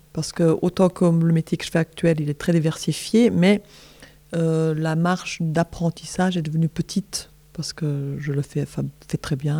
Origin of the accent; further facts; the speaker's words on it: Belgium; j'ai un peu plus de 50 ans, je ne dirais pas combien de plus de 50. Et je suis belge, je vis à Bruxelles, je navette entre Bruxelles et Paris